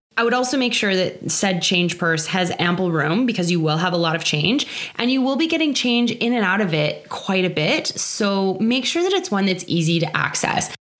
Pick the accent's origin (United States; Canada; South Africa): Canada; I've noticed this as a Canadian trying to buy cold medicine like Advil Cold and Sinus or Sudafed in America.